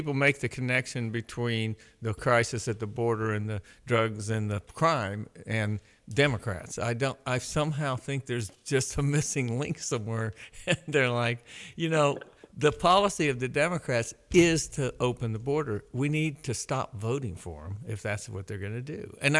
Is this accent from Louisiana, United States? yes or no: yes; Louisiana, United States; I'm from Louisiana, and I don't actually know Mike